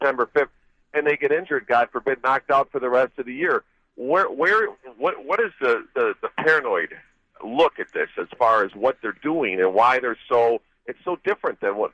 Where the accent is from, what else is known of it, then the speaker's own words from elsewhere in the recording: Chicago, Illinois, United States; I'm originally from Chicago, so I'm a Chicago Bears fan.